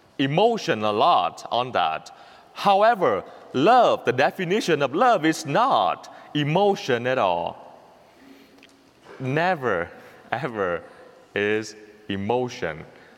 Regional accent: Vietnam; accent: Vietnamese; English is a second language; have a Vietnamese accent and then no American accent, obviously, but I have a radio accent. Because I learned English from the radio, so that's normal, right?

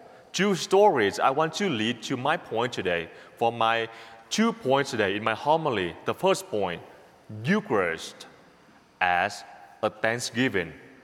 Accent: Vietnam; moved away; I grew up in Vietnam. I came here 8 years ago, and I grew up really poor country, and I lived with my grandparents

